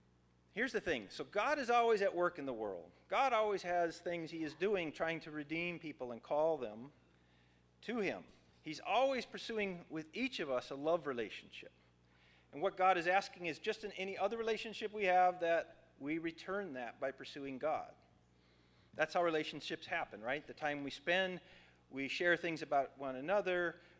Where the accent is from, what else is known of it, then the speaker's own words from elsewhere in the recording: Minnesota, United States; I'm from Minnesota originally and from here, and I don't like the climate of Texas and so on.